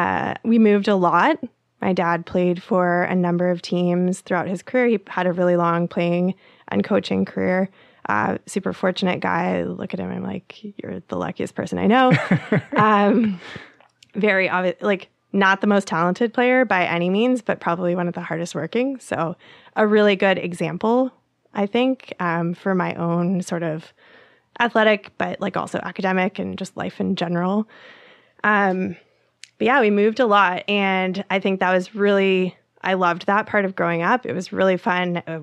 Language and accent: English; United States; I grew up in the States. We had to run the mile every year for the presidential fitness test.